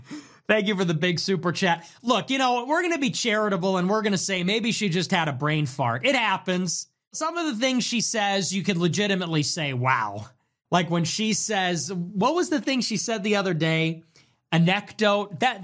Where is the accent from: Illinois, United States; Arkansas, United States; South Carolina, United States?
Illinois, United States; La Grange Park; I mean, look, I know I'm from LaGrange Park.